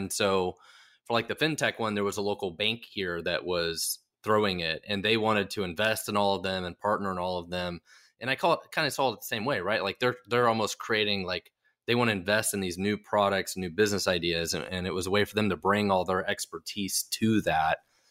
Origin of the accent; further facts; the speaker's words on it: Kansas City, Kansas, United States; also born or lived in Oklahoma; Kansas. I was born in Oklahoma, but I've always basically lived in Kansas City.